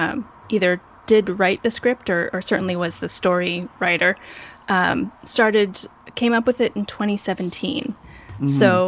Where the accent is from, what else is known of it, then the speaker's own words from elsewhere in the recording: Canada; I am a Canadian.